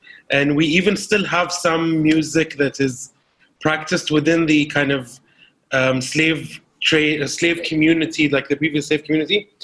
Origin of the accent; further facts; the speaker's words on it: Bahrain; I come from Bahrain, and I definitely identify with the roots of it.